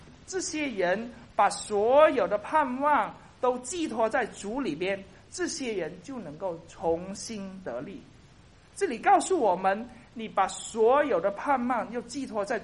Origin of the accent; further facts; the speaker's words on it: Kaiping, Guangdong, China; 中国我的故乡啊开平这个地方，然后呢这个地方叫赤坎